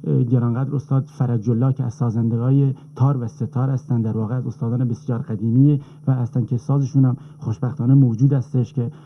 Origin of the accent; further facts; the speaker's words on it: Kermanshah, Iran; من در شهر خودمون کرمانشاه تنبورایی دیدم که واقعا بیش از 250 سال قدمت دارن